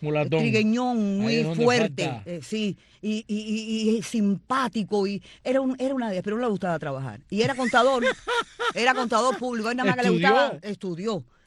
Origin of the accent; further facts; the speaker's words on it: Havana, Cuba; born there; En La Habana.